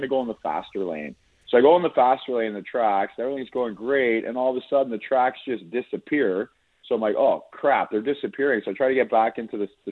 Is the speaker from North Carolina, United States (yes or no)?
no; Niagara, New York, United States; And when I told him I'm from Niagara